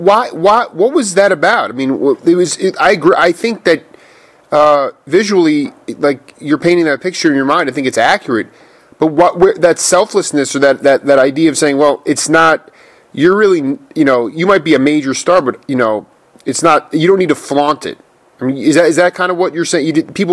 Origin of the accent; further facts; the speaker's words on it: Stony Brook, New York, United States; I should say I am from Stony Brook, Long Island. So, I mean, I've never lived in the city, but, yeah, I mean, the city was different then too.